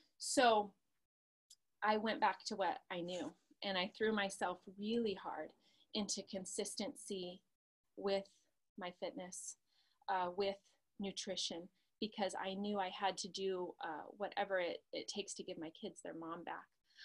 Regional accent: California, United States; I'm from California.

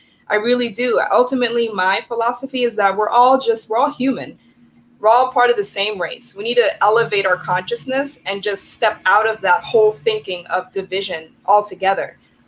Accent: Netherlands; also born or lived in Germany; So I was born in Germany. I grew up in the Netherlands. And so growing up in the Netherlands, I was severely bullied

